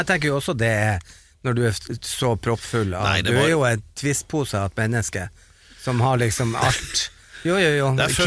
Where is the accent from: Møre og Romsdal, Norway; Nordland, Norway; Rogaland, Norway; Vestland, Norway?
Nordland, Norway; Bodø; vi som satt hjemme i Bodø og så på det